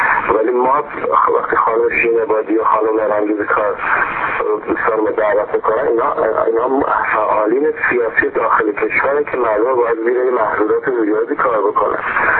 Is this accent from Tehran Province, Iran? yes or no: yes; Tehran, Tehran Province, Iran; also born or lived in England; من اهل تهران هستم.